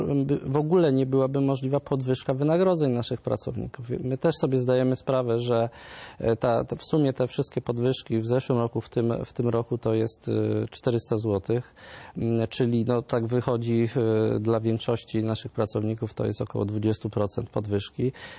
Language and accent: Polish; Lesser Poland, Poland; now in Warsaw, Poland; ja pochodzę akurat spod Krakowa, ale w tej chwili mieszkam oczywiście też w Warszawie